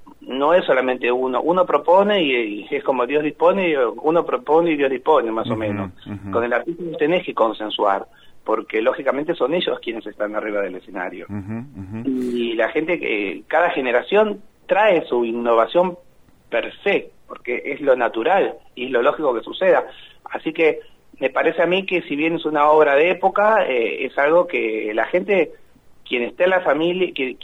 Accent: La Plata, Buenos Aires Province, Argentina; born there; será que yo nací en La Plata, por un punto... en algo está muy cerca de la ciudad de Buenos Aires

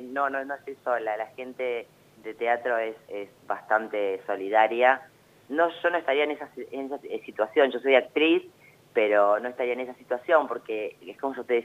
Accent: La Plata, Buenos Aires Province, Argentina; no quería dejar de ayudar a mi gente, también siendo platense

